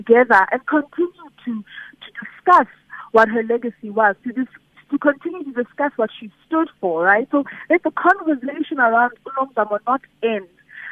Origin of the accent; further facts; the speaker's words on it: South Africa; maybe it also speaks to the wounds that we continue to experience as a South African nation. You know, we're not a rainbow nation.